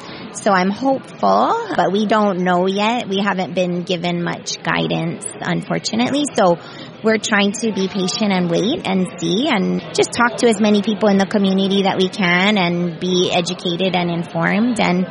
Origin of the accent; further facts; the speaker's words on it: Hawaii, United States; I am born and raised in Hawaii, and my ohana is from Lahaina.